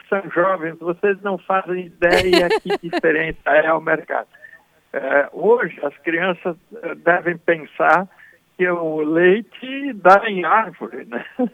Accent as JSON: {"language": "Portuguese", "town": "Arroio do Meio", "region": "Rio Grande do Sul", "country": "Brazil", "tie": "born or raised there", "also_born_or_lived": "Paverama", "said": "neto de colono. Meu pai trabalhava na roça, eu nasci em Paverama e saí de lá. Eu sou meio cigano, sabe? Eu saí de lá com 7 anos de idade, fui para Arroio do Meio, que é outra cidadezinha"}